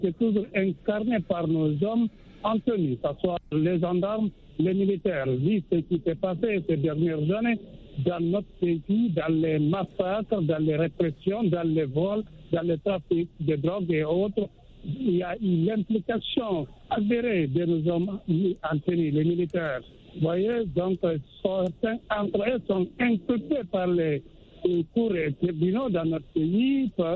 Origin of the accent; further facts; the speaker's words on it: Guinea; moi, en tant que Guinéen